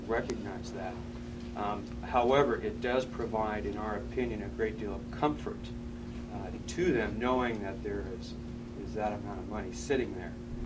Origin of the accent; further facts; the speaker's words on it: Washington, United States; My home state of Washington was a AA and they're an A rated now.